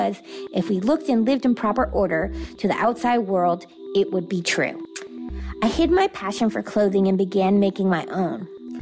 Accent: Atlanta, Georgia, United States; I'm from Atlanta, Georgia. My mother was from Cyprus and was also a single working mom, which in her culture was unheard of.

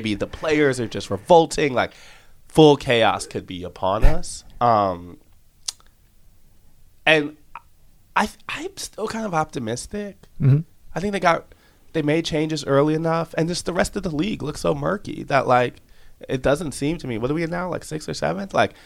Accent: Illinois, United States; I've been to a bunch of Chicago Fire games because I grew up outside Chicago.

